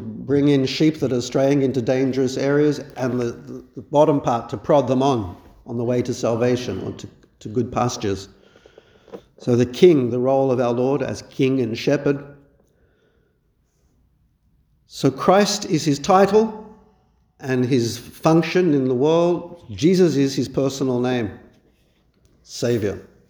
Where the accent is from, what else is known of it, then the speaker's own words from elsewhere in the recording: Australia; I never heard about it in my years growing up in Australia